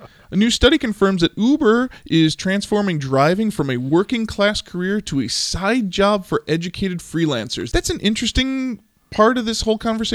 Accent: Chicago, Illinois, United States; For those of you who don't know, I grew up on the South side of Chicago, and this is not my real accent.

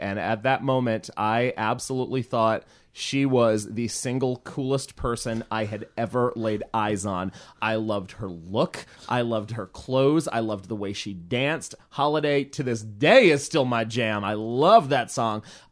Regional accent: Southern New England, United States; Soul Train did not play where I grew up. I grew up in Southern New England.

